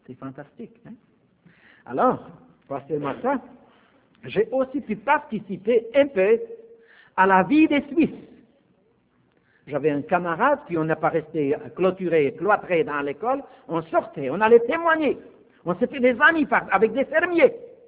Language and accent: French; Slovakia; first language Slovak; French is a second language; moved away; un garçon de la campagne, du vieux pays, qui parle slovaque, tout d'un coup se ramasse dans un pays qui n'était pas